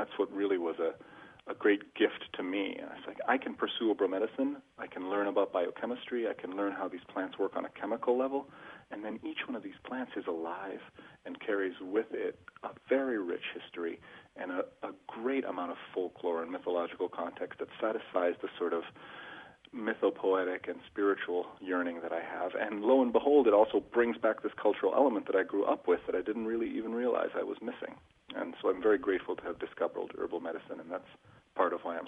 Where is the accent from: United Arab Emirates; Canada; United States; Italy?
Italy; Well, I grew up in Italy, and my family is, the bulk of my family comes from the north of Italy, kind of in the middle of the arc of the Alps.